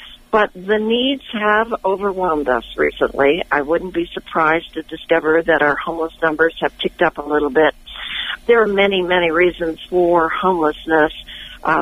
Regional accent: Pennsylvania, United States; now in Sonoma County, United States; my husband was transferred to HP here in Sonoma County, and it's been a love affair ever since. We grew up in Pennsylvania.

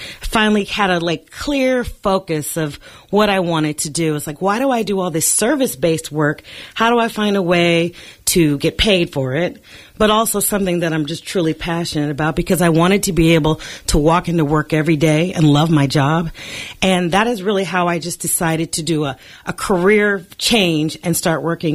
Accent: Oakland, California, United States; Yeah, I'm originally from Oakland

